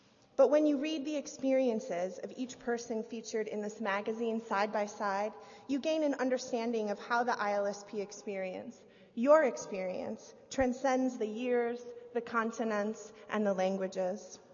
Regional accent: United States; For me, as an American, this idea, I want to change the world, is one that I've grown up with.

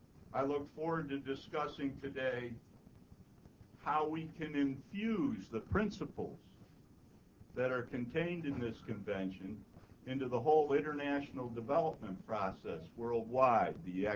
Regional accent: United States; I, for one, as an American who served his country in Vietnam during that war

